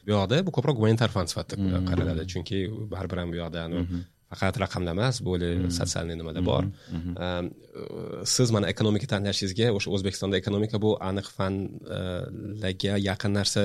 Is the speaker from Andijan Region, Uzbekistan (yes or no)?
no; Tashkent, Uzbekistan; mana men Toshkentda katta bo'lganman